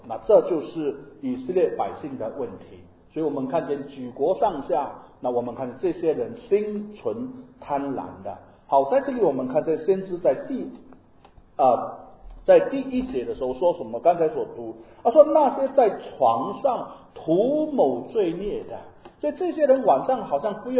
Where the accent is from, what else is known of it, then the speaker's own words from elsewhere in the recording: Indonesia; 我们印尼人，我们印尼华人过去有一句流行的一句话